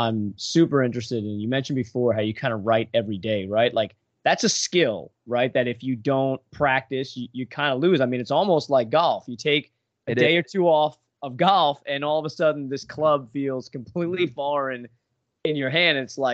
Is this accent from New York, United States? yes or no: yes; New York, United States; I grew up in New York on Long Island, literally probably, you know, 25 minutes from, you know, where he was born.